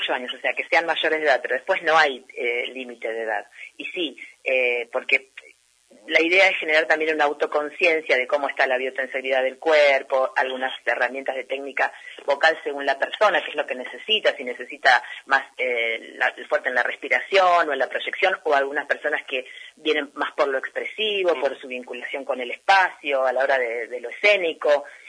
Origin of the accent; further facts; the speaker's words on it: Mar del Plata, Buenos Aires Province, Argentina; que no son Mar del Plata, yo soy de Mar del Plata.